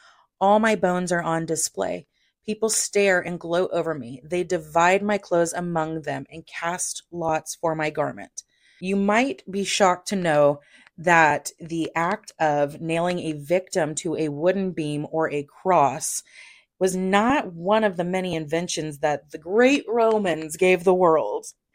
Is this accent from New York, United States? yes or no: no; Texas, United States; accent: Texas twang; And obviously, I am from Texas, so I probably said both of those words with quite a bit of a twang and honestly probably botched it.